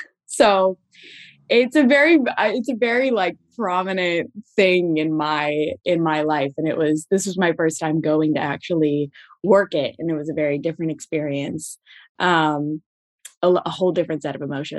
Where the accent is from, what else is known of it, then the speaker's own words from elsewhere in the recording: California, United States; also born or lived in Los Angeles; like, I'm not from LA, I'm from Orange County.